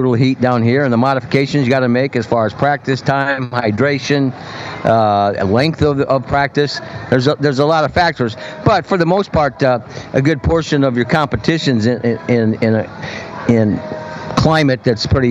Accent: Midwest, United States; I'm from Midwest, obviously.

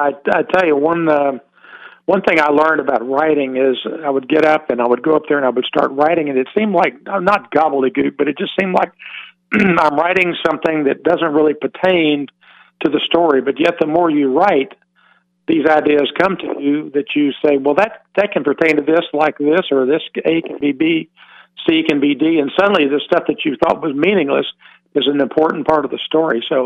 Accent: Waco, Texas, United States; Well, I grew up in Waco, Texas, and went to college there at Baylor, and then ended up going to med school in Houston at the Baylor Hospitals there.

